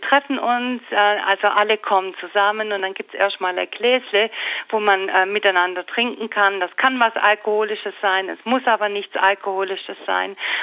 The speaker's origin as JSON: {"language": "German", "town": "Spaichingen", "region": "Baden-Württemberg", "country": "Germany", "tie": "born or raised there", "lives_now": "Denkingen, Germany", "said": "Ich bin eigentlich ein Kind aus der Region, ein bisschen weiter weg. Ich bin aus dem Landkreis Tuttlingen, bin eine gebürtige Speicheringerin und wohne jetzt in Denkingen. Und ich kann tatsächlich auch Schwäbisch schwätzen, wenn ich will."}